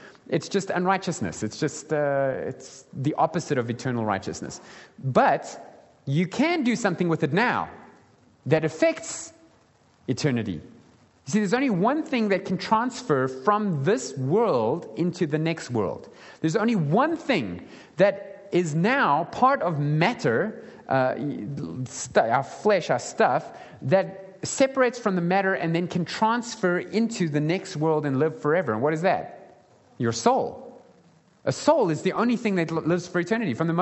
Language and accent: English; South Africa; I'm South African, and we're going to go somewhere in the world